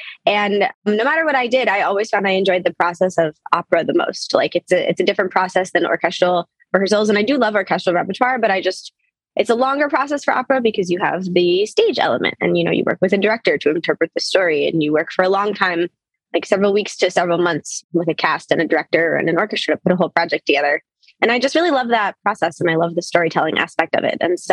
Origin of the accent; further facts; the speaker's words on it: United States; I am American Italian.